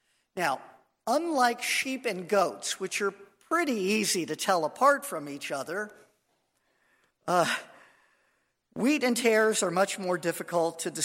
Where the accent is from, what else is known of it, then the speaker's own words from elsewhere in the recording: Los Angeles, California, United States; I'm a kid from Los Angeles. What do I know?